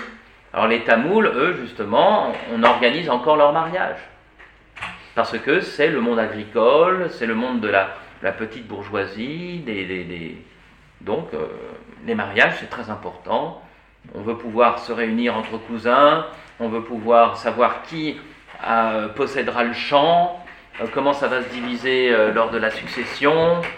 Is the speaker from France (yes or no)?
yes; France; En tant que Français de culture européenne, ici, là et maintenant, pas de mariage arrangé.